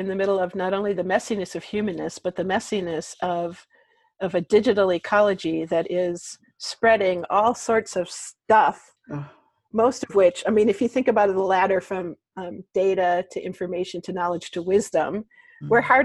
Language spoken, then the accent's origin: English; Wisconsin, United States; I grew up here in Wisconsin, so I grew up with some of this, but we're not big fans of conflict.